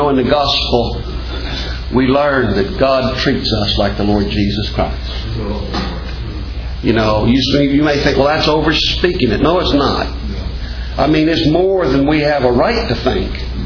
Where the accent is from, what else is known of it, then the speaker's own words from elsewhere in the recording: West Virginia, United States; For me, kind of going back to the area I came from. I was raised mostly in West Virginia. Come down here among the mountains. I live in the flatlands right now.